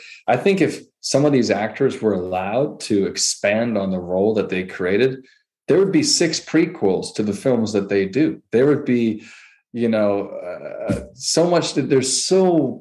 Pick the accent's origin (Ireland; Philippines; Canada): Canada; growing up in Canada there, if you're a PA, you're in the DGC, the Directors Guild.